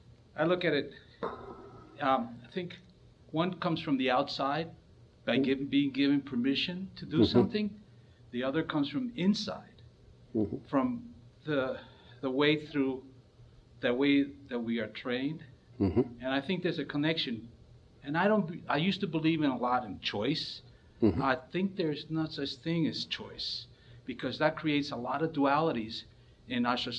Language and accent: English; White Plains, New York, United States; I'm not from here, I'm from White Plains, New York